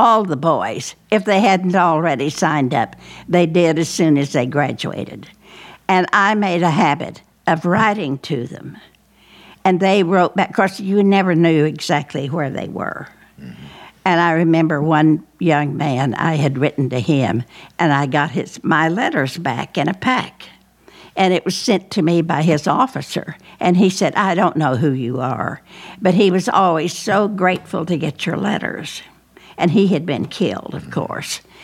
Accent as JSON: {"language": "English", "town": "Henrietta", "region": "Oklahoma", "country": "United States", "tie": "born or raised there", "lives_now": "Tulsa, United States", "said": "See, I wasn't in Tulsa. I was raised in Henrietta, and I stayed there."}